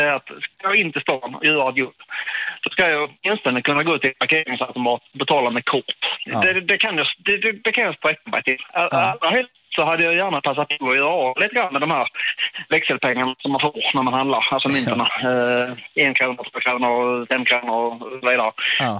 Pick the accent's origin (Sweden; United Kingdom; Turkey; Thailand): Sweden; jag är ju typisk svensk